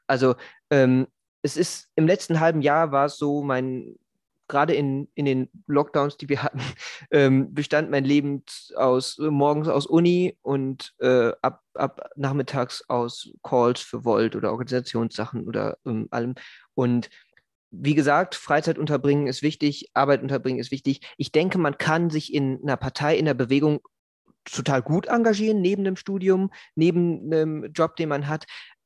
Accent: Wuppertal, North Rhine-Westphalia, Germany; ich habe das Team in meiner Heimatstadt Wuppertal mit aufgebaut

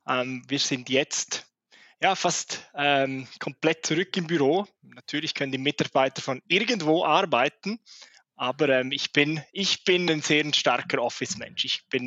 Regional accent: Chur, Graubünden, Switzerland; der erste Schritt war schon mal aus Chur, meiner Heimatstadt, rauszugehen.

